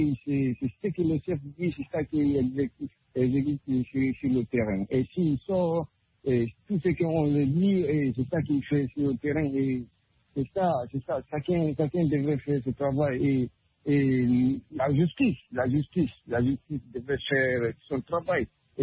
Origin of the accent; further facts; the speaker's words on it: Guinea; dans mon pays, la Guinée-Conakry, je pense bien, je suis de Guinée-Conakry.